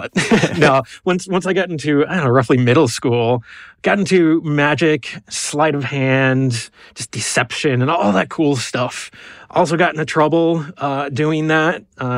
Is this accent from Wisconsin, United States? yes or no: yes; Wisconsin, United States; I grew up in Wisconsin. Both of my parents were in medicine.